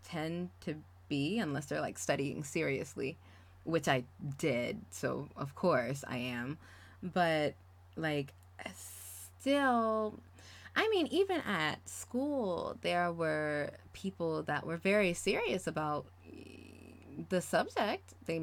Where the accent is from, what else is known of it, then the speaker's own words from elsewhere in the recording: the South, United States; accent: southern; Just like saying nigga, just like using my southern accent sometimes.